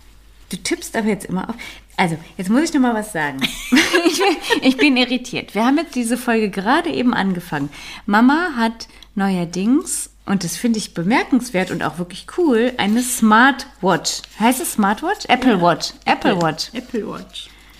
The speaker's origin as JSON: {"language": "German", "region": "North Rhine-Westphalia", "country": "Germany", "lives_now": "Cologne, Germany", "said": "ich bin da ja als Ruhrpottlerin so reingewachsen durch meine Freundinnen."}